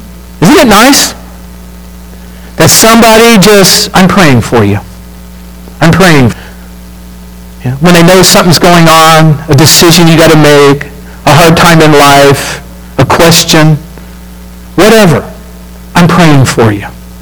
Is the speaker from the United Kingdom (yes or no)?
no; California, United States; she goes, what's it like growing up in California when people don't go to church? It was really funny that she was saying the same thing I was, just in the other way.